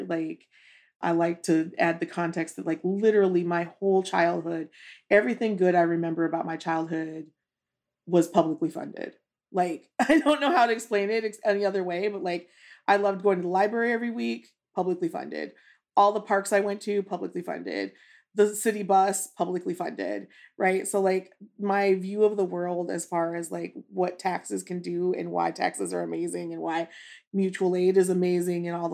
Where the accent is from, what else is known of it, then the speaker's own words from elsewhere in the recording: Duluth, Minnesota, United States; born there; now in Jackson, United States; Hi, I am a reproductive justice activist in Jackson, Mississippi, and I was born in Duluth, Minnesota. I was raised in a very religious household.